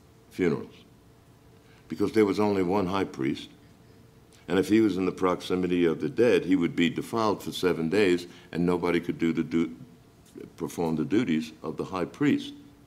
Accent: United States; I'm also an American. I'm also a Jew.

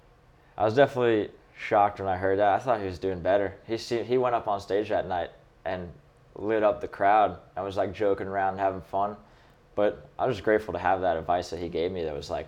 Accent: Long Island, New York, United States; He was just like, hey, man, like, where are you from? I was like, Long Island.

